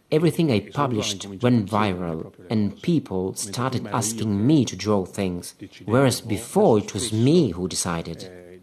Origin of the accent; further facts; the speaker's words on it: Ravenna, Emilia-Romagna, Italy; I came from Ravenna, this gentle provincial town where nothing really bad happens.